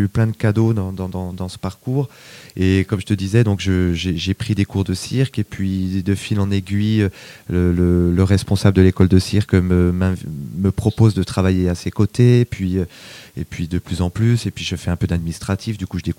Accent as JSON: {"language": "French", "town": "Belfort", "region": "Bourgogne-Franche-Comté", "country": "France", "moved": "yes", "lives_now": "Lyon, France", "said": "Je suis de Belfort, moi, je suis de l'Est. Ouais. Et je suis arrivé à Lyon en 89 pour patiner"}